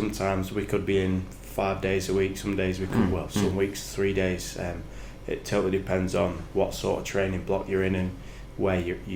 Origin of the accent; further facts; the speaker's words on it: Preston, North West England, United Kingdom; now in Manchester, United Kingdom; No, so my family home's actually in Preston. That's where I've always lived. I was born and raised in Preston.